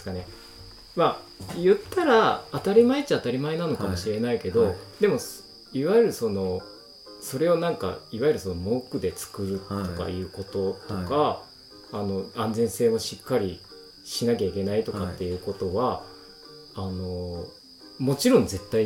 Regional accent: Hokkaido, Japan; だから例えば僕は私は北海道なんですけど

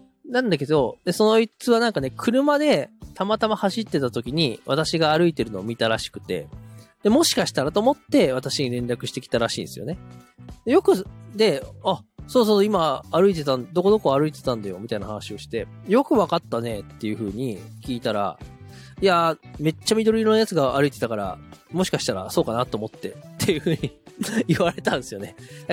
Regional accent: Shizuoka, Japan; 私ゴールデンウィークで実家の静岡県に帰ってきております。私は静岡県静岡市というね、ところの、まあ、すごい山の中で生まれ育ったですね、非常に田舎っ子なんですけども

